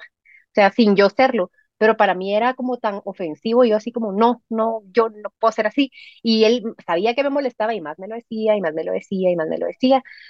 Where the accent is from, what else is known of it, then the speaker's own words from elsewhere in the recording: Guatemala City, Guatemala Department, Guatemala; Yo estoy residiendo en Guatemala, soy de la ciudad de Guatemala, estudié en una universidad jesuita en mi país gracias a una beca que tuve desde el colegio.